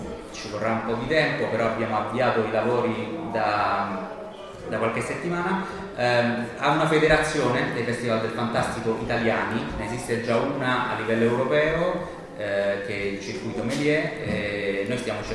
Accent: Calabria, Italy; io vengo dalla Calabria, quindi ne sentivo parlare da ragazzo, da giovane appassionato di film horror, di letteratura dell'orrore

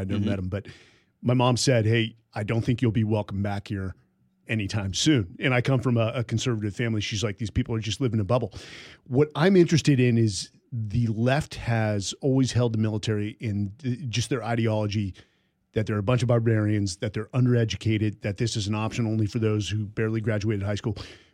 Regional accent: Palo Alto, California, United States; born there; I was born in the Bay Area, particularly Silicon Valley, Palo Alto.

